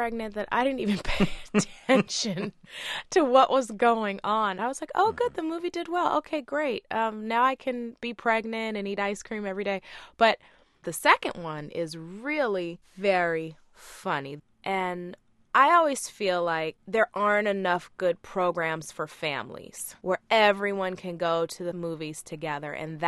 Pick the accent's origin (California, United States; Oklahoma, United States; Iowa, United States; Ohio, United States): Iowa, United States; Iowa City; also born or lived in Brooklyn; I was born in Brooklyn. My family's from Trinidad. And my mom, at 22 years old, single mother, we moved to Iowa City, Iowa